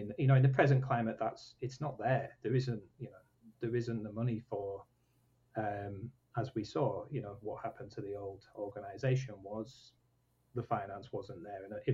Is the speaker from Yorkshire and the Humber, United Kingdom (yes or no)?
yes; Yorkshire and the Humber, United Kingdom; I'm from Yorkshire.